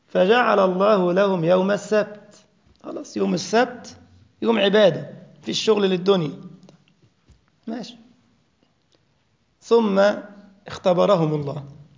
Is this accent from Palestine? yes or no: no; Egypt; now in Germany; قلت له لا ده اسمه عندنا في مصر سمك، انما الحوت يا حاجه تانية.